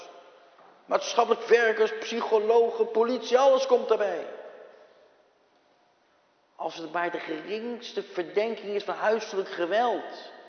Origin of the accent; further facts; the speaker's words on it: Netherlands; Ik ben Nederlander. Al eeuwenlang.